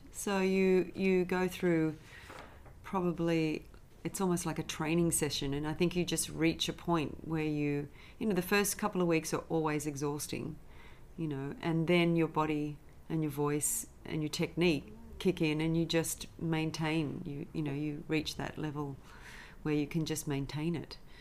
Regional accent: Sydney, New South Wales, Australia; I'm a Sydney girl. I grew up in the St. George area. And then I went to school in the St. George area and the Sutherland Shire. And then I moved to the eastern suburbs when I was a bit older and lived there most of the rest of my life

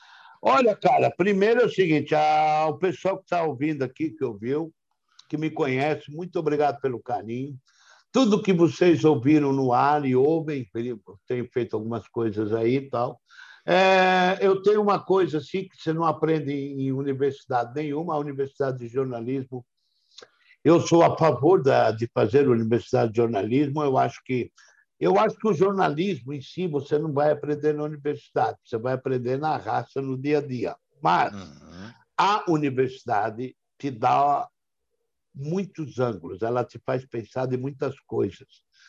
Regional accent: Blumenau, Santa Catarina, Brazil; also born or lived in São Paulo / New York; Eu tenho orgulho de ser de Blumenau. Tenho orgulho de ter passado a minha infância em Blumenau.

